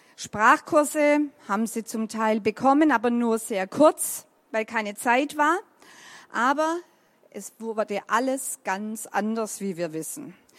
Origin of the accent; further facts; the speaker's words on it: Baden-Württemberg, Germany; accent: Swabian; Jetzt kann man sagen, ja klar, ich komme aus Württemberg, kann man sicher hören.